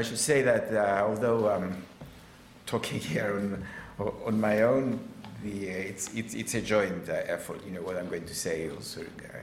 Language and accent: English; Cyprus; as you know, I'm from Cyprus, so I go to Cyprus frequently.